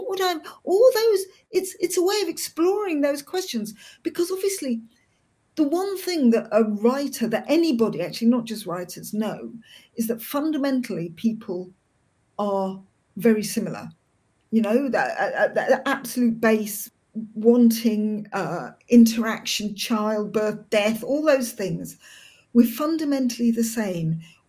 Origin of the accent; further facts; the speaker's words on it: London, United Kingdom; growing up in London, especially when you are indeterminately brown